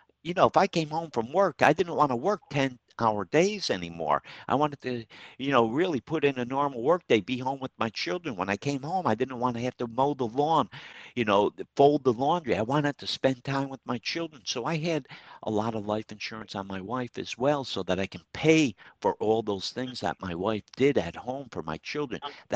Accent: Troy, New York, United States; We have Paul in Troy, my hometown.

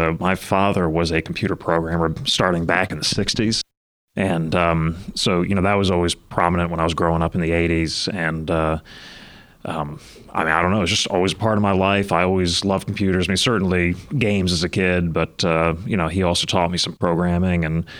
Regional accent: Nashville, Tennessee, United States; I grew up here in Nashville. I was a native, born and raised, went away to school, and ended up coming back.

